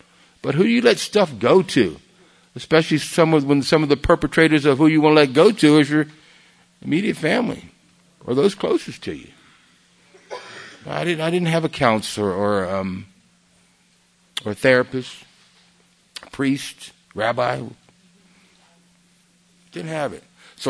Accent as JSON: {"language": "English", "region": "Okinawa", "country": "Japan", "tie": "born or raised there", "moved": "yes", "lives_now": "United States", "said": "I was raised in the Orient. I was raised in Okinawa in Japan. And I come back to the States in the 60s"}